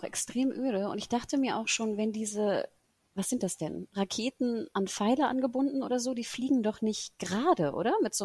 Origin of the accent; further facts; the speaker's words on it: Singapore; mein Bruder und ich, als wir Kinder waren, wir sind ja ne, in Singapur natürlich groß geworden.